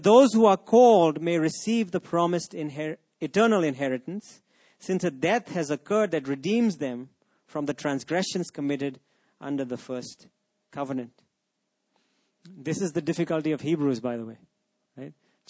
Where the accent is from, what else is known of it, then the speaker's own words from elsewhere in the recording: Pune, Maharashtra, India; Growing up in Pune, it is the husband's job to go and get the meat, right?